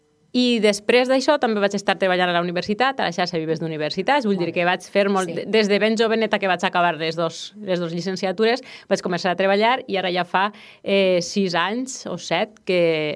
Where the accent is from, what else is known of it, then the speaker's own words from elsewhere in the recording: Castellón de la Plana, Valencian Community, Spain; now in Vila-real, Spain; tinc 35 anys i, com tu dius, sóc vilarealenca, però d'adopció, perquè jo sóc de Castelló, però fa 4 anys ja que visc així, i perquè la meva parella és d'ací, i ens vam casar i vivim ací.